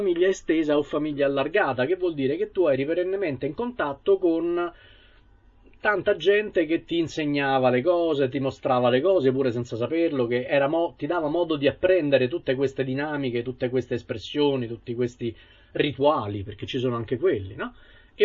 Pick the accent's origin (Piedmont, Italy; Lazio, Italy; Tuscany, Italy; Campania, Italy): Lazio, Italy; Rome; io sono romano di Roma, sto qui, conosco pochissimo di quelli che mi circondano, no? Da perfetto abitante della metropoli